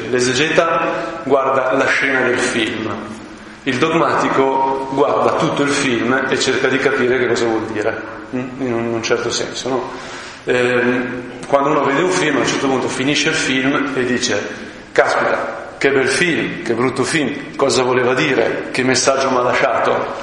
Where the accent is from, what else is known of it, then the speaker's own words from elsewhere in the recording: Lombardy, Italy; sono brianzolo, no? Terra veramente rurale, eccetera, eccetera, di artigiani